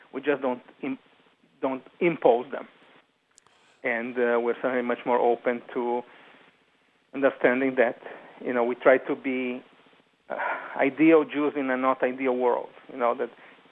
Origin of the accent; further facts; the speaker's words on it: São Paulo, Brazil; moved away as an adult; now in United States; I grew up in São Paulo, Brazil.